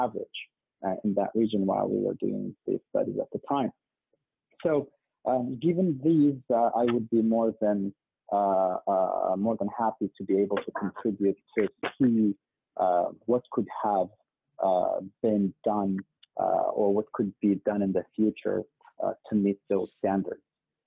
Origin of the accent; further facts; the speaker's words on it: Turkmenistan; also born or lived in Dubai; now in Seal Beach, United States; my home country of Turkmenistan